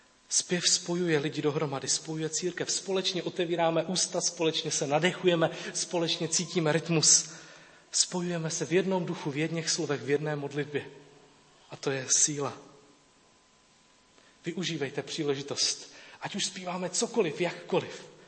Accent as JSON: {"language": "Czech", "town": "Česká Třebová", "region": "Pardubice Region", "country": "Czechia", "tie": "born or raised there", "also_born_or_lived": "Brno", "said": "Přestěhovali jsme se z České Třebové do Brna, já jsem nastoupil do 8. třídy."}